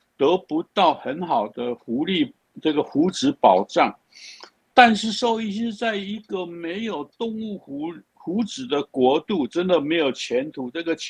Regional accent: Pingtung County, Taiwan; now in Taipei, Taiwan; 所以才从我家乡在屏东哈，所以才从屏东跑到台北来开业

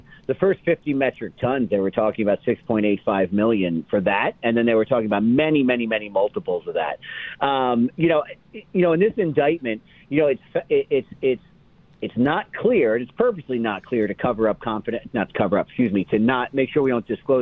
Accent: New Jersey, United States; So for about 10 years, I was a gang and organized crime lawyer in New Jersey, my home state

